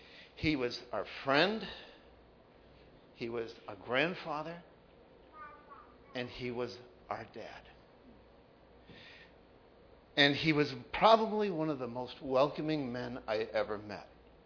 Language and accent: English; Keene, New Hampshire, United States; But when he found out that I was from Keene, New Hampshire, my God, he was just the friendliest guy you ever met.